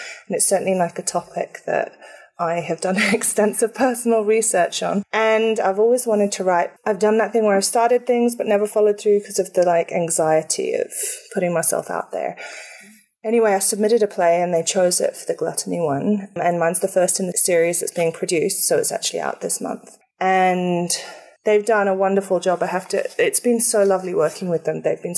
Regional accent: England, United Kingdom; Well, I am actually English.

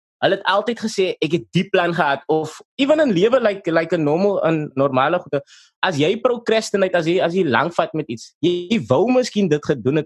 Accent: Port Elizabeth, Eastern Cape, South Africa; ons is van PE

